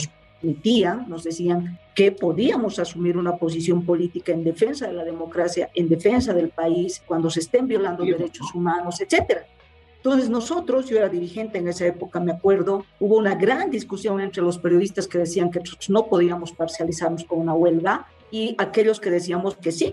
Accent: Sucre, Chuquisaca, Bolivia; porque yo soy de Sucre. Entonces, en Chuquisaca

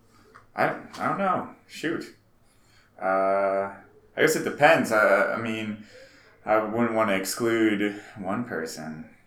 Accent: Colorado, United States; I am from Colorado, so I do like South Park, but I haven't seen many of the new episodes.

